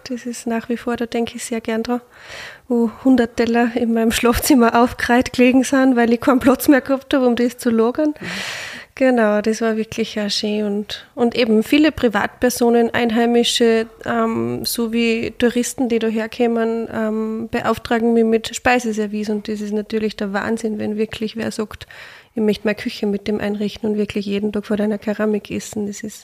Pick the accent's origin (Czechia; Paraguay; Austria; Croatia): Austria; Styria; born there; now in Altaussee, Austria; eine gebürtige Enstalerin. Bin wegen dem Job noch aus See gekommen und wegen der Liebe geblieben. Mittlerweile ist Altaussee meine Heimat